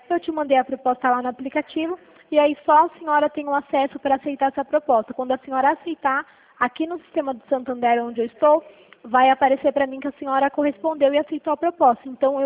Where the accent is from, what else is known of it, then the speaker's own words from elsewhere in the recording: São Paulo, Brazil; eu sou daqui de São Paulo